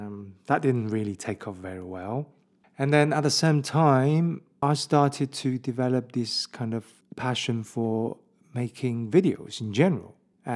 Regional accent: Birmingham, West Midlands, United Kingdom; I found a job as a marketing manager in London because I came from Birmingham in the UK.

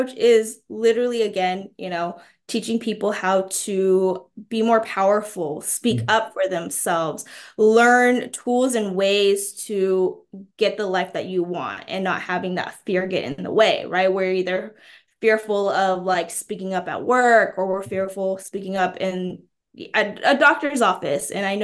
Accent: United States; first language Mandarin Chinese; English is a second language; So I'm an ESL kid, so English is my second language. So you would not have known that if you didn't know me as a child. So my parents were immigrants and they came here to America to make a life. So I grew up speaking Mandarin Chinese.

